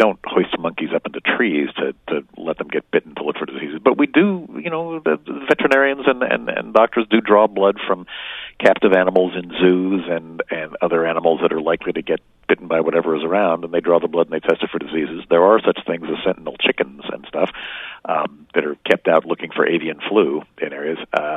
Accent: San Francisco, California, United States; I'm from San Francisco, so I'm used to kind of cool weather

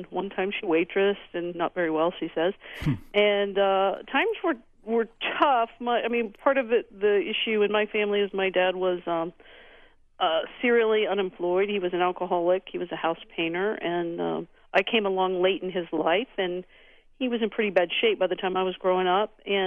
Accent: Urbana, Ohio, United States; I grew up in Urbana at 429 South Walnut Street, and, you know, it's kind of a typical small factory town.

